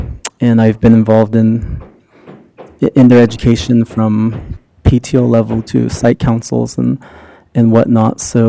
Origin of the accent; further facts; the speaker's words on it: Flagstaff, Arizona, United States; I am from Flagstaff, and I've been a resident of Flagstaff for 21 years.